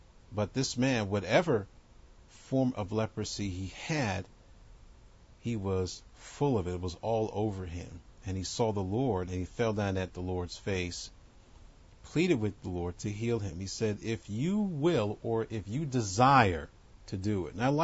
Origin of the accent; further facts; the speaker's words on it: New York, United States; And the ones that persecuted me when I was growing up in New York, they're dead too.